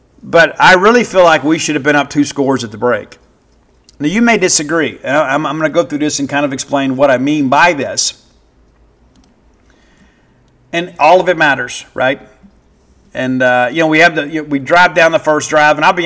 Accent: Mississippi, United States; I am from South Mississippi, so we get ranch on it no matter how the chicken is prepared.

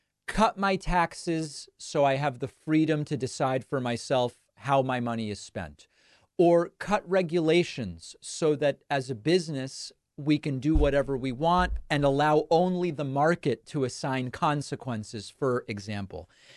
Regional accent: Argentina; now in United States; As many of you no doubt know, I'm originally from Argentina.

